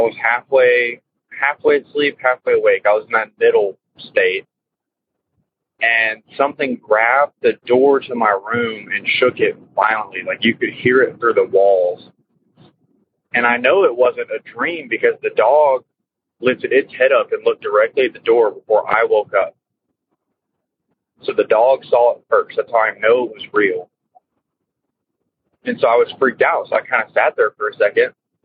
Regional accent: Texas, United States; I'm from Texas.

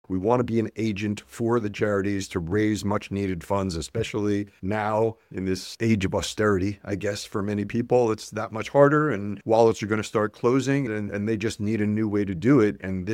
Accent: United States; now in United Kingdom; Number one, because I'm here in the UK. I've been here for 15 years, as you could tell by my subtle accent. I'm from the States.

